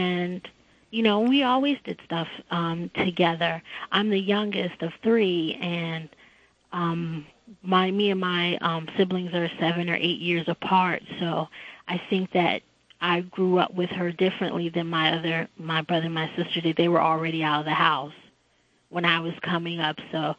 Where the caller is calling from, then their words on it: New Jersey, United States; I'm calling from New Jersey.